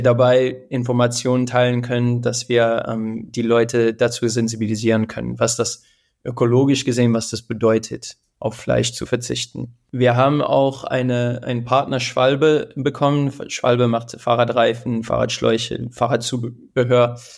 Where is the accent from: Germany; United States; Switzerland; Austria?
United States; New Jersey; ich bin in den USA aufgewachsen, in New Jersey. Also New Jersey ist nichts Besonderes im Sinne von Natur, aber meine Eltern kommen aus Frankreich, kommen aus den Alpen